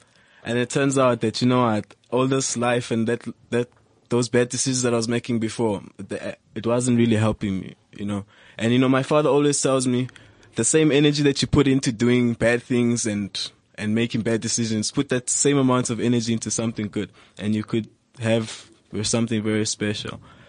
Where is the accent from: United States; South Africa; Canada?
South Africa; Norcombe Park, Gauteng; I'm from Norcombe Park.